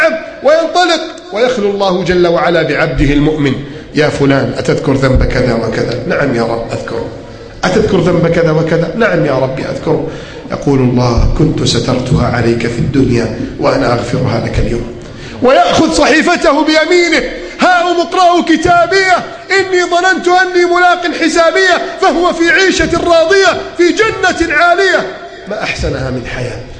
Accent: Egypt

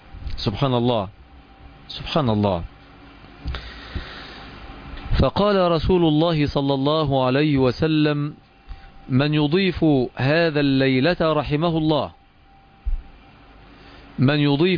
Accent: Egypt; وهذا ما هو مشهور عندنا في مصر بالمثل البلدي

